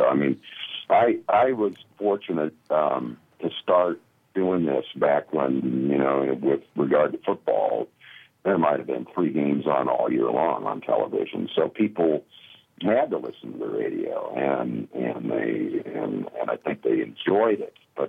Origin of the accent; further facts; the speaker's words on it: Lincoln, Nebraska, United States; I grew up in Lincoln, and you guys won't relate to any of these names.